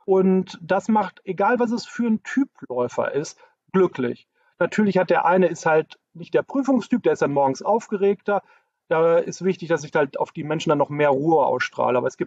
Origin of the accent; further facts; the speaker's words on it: North Rhine-Westphalia, Germany; accent: Münster; Die haben ja alle Münsteraner Akzent bei uns. Wir kommen ja alle so aus dem Grobraum, also Westfalen, Grobraum Münster.